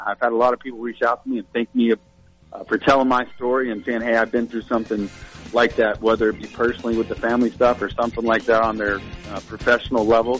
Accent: Port St. Lucie, Florida, United States; growing up in Port St. Lucie

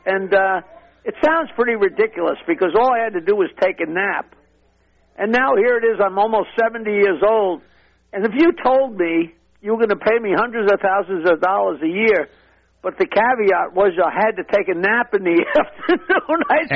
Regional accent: United States; I'm an American.

